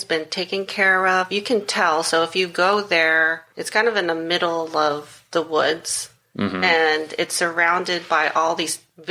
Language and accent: English; New York, United States; And as a New Yorker, that doesn't make any sense.